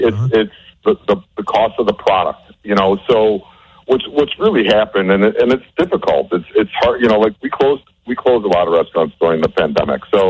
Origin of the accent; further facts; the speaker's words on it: Cleveland, Ohio, United States; I grew up in Cleveland where, you know, mustard, sauerkraut, sour pickles, you know, pork, like those were the things, like kielbasa, you know.